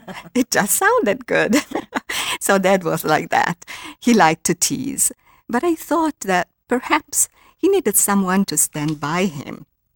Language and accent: English; Italy; accent: Italian; English is a second language; I read with my Italian accent, of course, that never disappeared